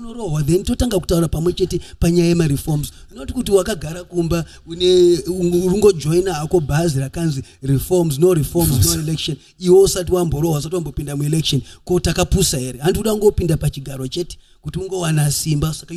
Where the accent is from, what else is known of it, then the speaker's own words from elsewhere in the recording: Midlands, Zimbabwe; I'm come from the Midlands. I'm Karanga.